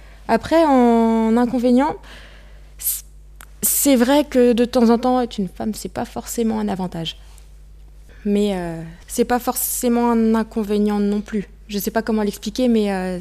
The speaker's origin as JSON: {"language": "French", "town": "Chérisy", "region": "Centre-Val de Loire", "country": "France", "said": "hein. J'ai 26 ans, puis je suis électricienne depuis quelques années maintenant. Je suis de Dreux, je suis de Cherizy juste à côté"}